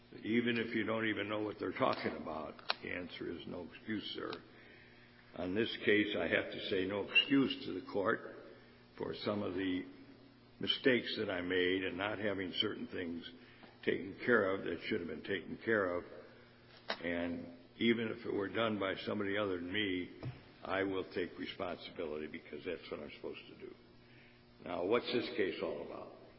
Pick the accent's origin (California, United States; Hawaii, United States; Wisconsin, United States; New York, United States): Wisconsin, United States; Milwaukee; I'm an attorney from Milwaukee, Wisconsin.